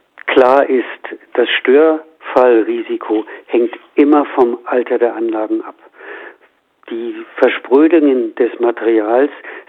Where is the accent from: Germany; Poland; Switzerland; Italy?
Germany; Aber wir als deutsche Bevölkerung sind eben betroffen